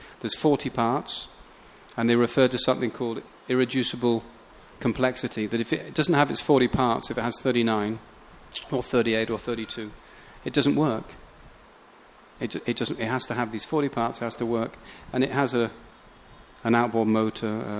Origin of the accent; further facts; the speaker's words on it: England, United Kingdom; So if you, I give anyone £1 million, because I'm English, pounds